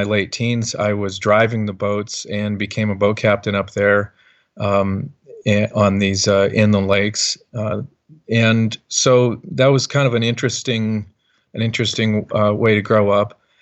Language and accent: English; Montana, United States; because growing up in Montana, obviously not the biggest boat building community, but strangely, I grew up in the boat community.